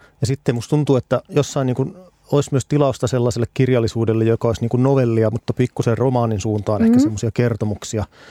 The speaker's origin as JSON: {"language": "Finnish", "town": "Espoo", "region": "Uusimaa", "country": "Finland", "tie": "born or raised there", "said": "Mä oon itse Espoosta syntyisin, sittemmin helsinkiläistyin, mutta se niin kuin suhtaudun Espooseen suurella nostalgialla"}